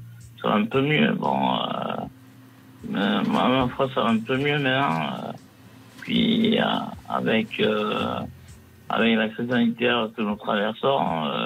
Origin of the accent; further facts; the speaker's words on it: Southern France, France; accent: Midi; Je suis originaire du Midi de la France. J'ai l'accent du Midi.